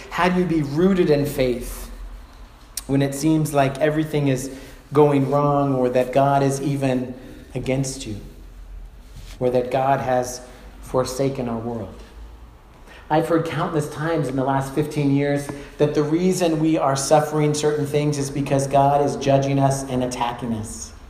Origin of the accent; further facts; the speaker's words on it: Sacramento, California, United States; I like to think of it that way since I'm from Sacramento